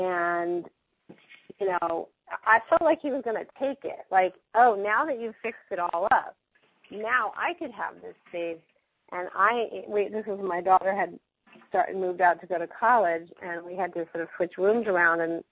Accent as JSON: {"language": "English", "region": "New York", "country": "United States", "said": "I'm from New York, so everything's teeny there."}